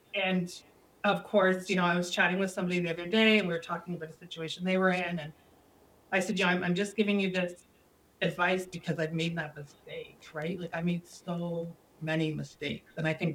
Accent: Brampton, Ontario, Canada; I grew up in Brampton, which is not really known for agriculture much anymore at all.

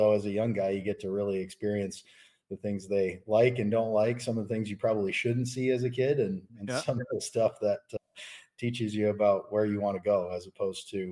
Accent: Jacksonville, Florida, United States; now in South Dakota, United States; I grew up in Jacksonville, Florida. So started school down there and ended up moving back to South Dakota is where my family's always been from. That's where I live now.

